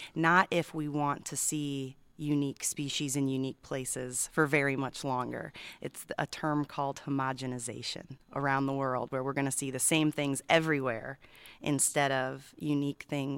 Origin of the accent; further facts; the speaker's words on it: Illinois, United States; now in California, United States; I'm from Illinois. And so being out here in this Mediterranean climate